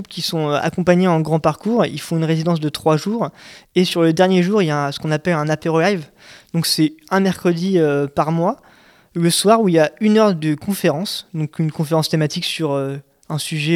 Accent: Normandy, France; je suis arrivé il y a peu de temps ici, je suis normand de base

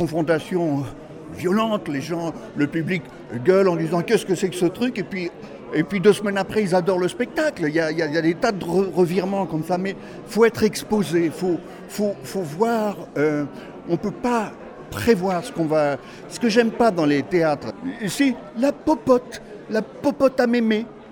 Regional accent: Douai, Hauts-de-France, France; J'ai pu siffler, persiffler là-dessus quand j'étais môme à Douai.

